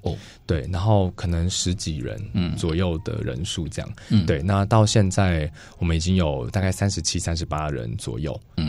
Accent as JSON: {"language": "Chinese", "region": "Tainan", "country": "Taiwan", "said": "对，我是台南人。"}